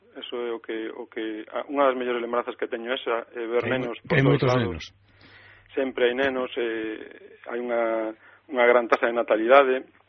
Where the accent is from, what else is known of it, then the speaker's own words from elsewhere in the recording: Vigo, Galicia, Spain; porque eu son de Teis, entón, que Teis, que Vigo